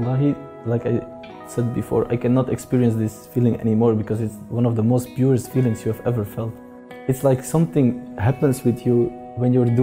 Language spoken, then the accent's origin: English; Brussels, Brussels-Capital Region, Belgium; English is a second language; now in Turkey; I come from Belgium, originally from Brussels, now living in Turkey for Erasmus exchange student because I'm studying law. I'm 23 years old and Alhamdulillah I'm already 6 years converted to Islam.